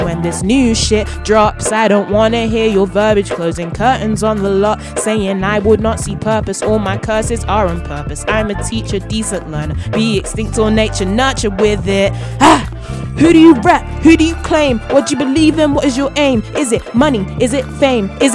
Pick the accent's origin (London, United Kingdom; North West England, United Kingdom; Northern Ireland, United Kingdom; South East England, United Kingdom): London, United Kingdom; Croydon; accent: English; also born or lived in Northampton; The accent's from England. I grew up in South London, Croydon, but then I also grew up in Northampton, England, which is central England, so it's a mixture of the two.